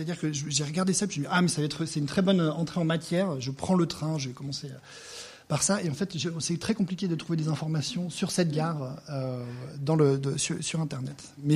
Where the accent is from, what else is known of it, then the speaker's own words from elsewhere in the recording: France; moved away as an adult; now in Switzerland; Je ne suis pas suisse moi-même, je suis un Français expatrié depuis une dizaine d'années.